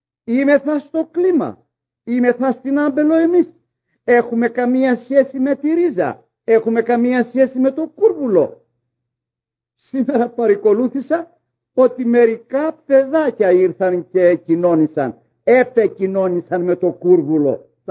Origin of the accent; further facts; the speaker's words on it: Greece; εμείς σαν Έλληνες στη γλώσσα μας, το 17ο κεφάλαιο.